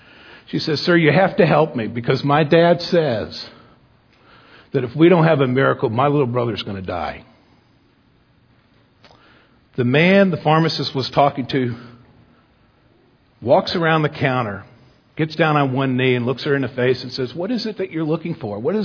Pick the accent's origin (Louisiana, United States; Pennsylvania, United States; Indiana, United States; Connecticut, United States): Connecticut, United States; Hartford; also born or lived in Canada; You know, we immigrated to the United States when I was just a year old. We immigrated from Canada. We lived in a environment in Hartford, Connecticut, where everybody spoke French.